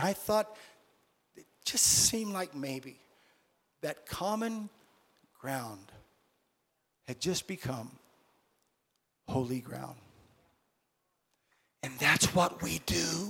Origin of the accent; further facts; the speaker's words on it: Australia; Now, I'm from Australia.